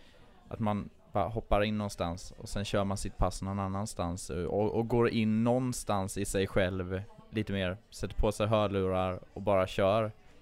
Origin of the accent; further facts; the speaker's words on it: Småland, Sweden; now in Stockholm, Sweden; hade jag bott hemma i Småland nu, det var ju bara fri lejd.